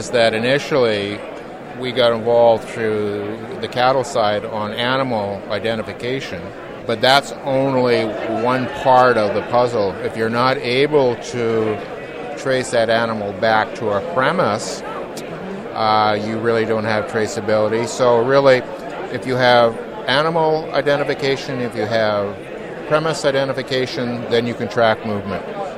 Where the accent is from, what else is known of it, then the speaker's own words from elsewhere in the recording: Calgary, Alberta, Canada; and I'm from Calgary, Alberta.